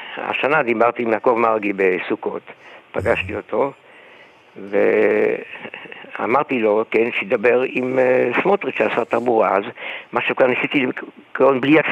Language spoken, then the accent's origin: Hebrew; Haifa, Haifa District, Israel; אני חיפאי